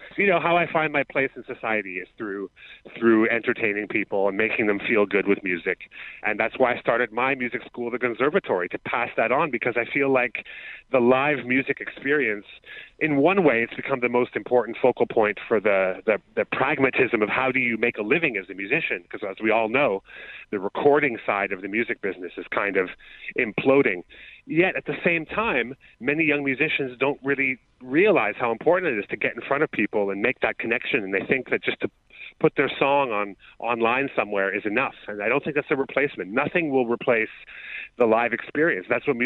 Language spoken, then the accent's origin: English; Canada; just being Canadian